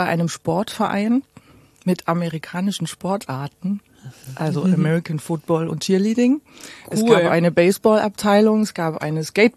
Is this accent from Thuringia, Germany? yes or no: yes; Gera, Thuringia, Germany; born there; ich bin in Gera geboren